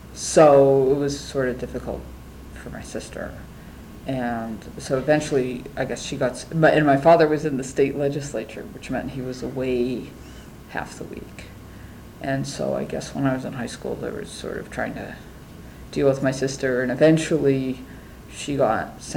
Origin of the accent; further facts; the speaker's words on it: Johnstown, Pennsylvania, United States; So I was born and raised in Johnstown, Pennsylvania, and famous for floods, and not much there.